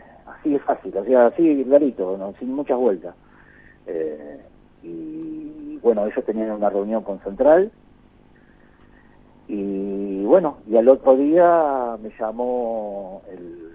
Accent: Avellaneda, Buenos Aires Province, Argentina; yo soy de Avellaneda, 30 años, soy simpatizante independiente

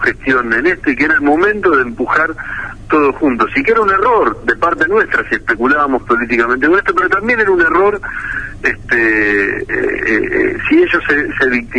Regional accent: Santa Fe, Argentina; creo que como santafesinos estamos perdiendo una oportunidad maravillosa de ir por las reformas de fondo que la provincia necesita

